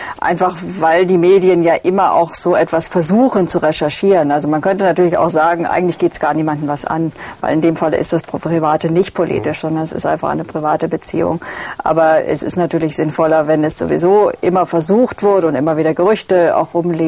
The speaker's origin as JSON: {"language": "German", "country": "Germany", "tie": "born or raised there", "said": "Ich bin in der DDR aufgewachsen."}